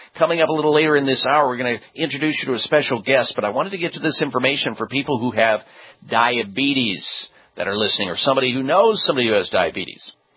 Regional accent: Midwest, United States; Growing up in the Midwest, we ate meat 3 times a day.

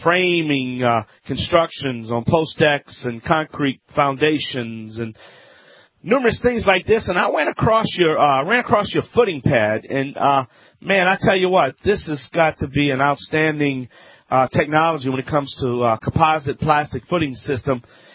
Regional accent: Louisiana, United States

